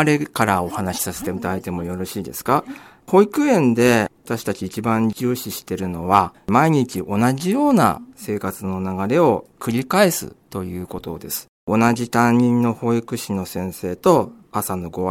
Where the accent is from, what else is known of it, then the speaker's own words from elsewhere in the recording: Fujisawa, Kanagawa, Japan; also born or lived in Kamakura; はい、生まれは北鎌倉で、小学校3年の時にこちらに引っ越してきました。